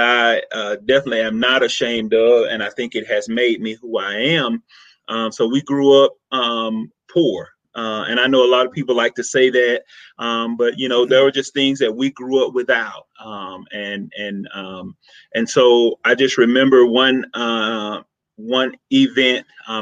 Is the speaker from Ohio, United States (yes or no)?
no; Mississippi, United States; accent: Southern; moved away as an adult; also born or lived in Alabama; now in Colorado, United States; So if you can't tell by the accent, I am definitely from the South. I am Southern to the core. I was born and raised in Mississippi. My family actually still lives there.